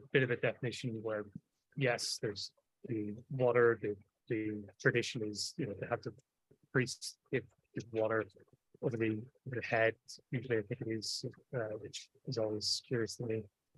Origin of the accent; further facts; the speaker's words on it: Ireland; Being Irish, I'm not used to it yet.